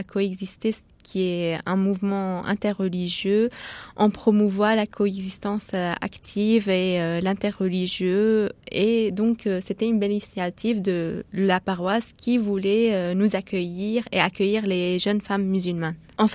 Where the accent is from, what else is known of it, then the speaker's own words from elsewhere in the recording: Aleppo, Aleppo Governorate, Syria; moved away as an adult; now in France; je suis née à Alep et j'ai vécu toute ma vie à Alep à peu près, à part le petit bout de l'université que j'ai fait à côté de Damas.